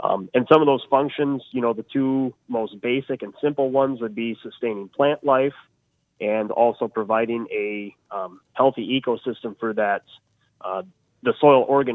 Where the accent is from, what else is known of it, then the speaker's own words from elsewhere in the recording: South Dakota, United States; Yes, I was born and raised on the farm where I'm currently residing